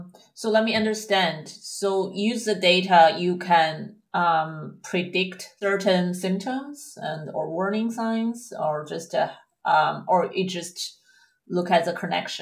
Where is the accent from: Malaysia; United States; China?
China; especially I'm from China. So for in Asian populations, it's a more dominant issue.